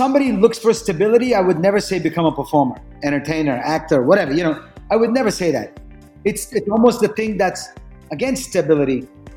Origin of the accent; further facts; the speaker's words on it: United States; So overall, I would say that being Indian American in the United States, for me, I wouldn't say that it was a difficult experience.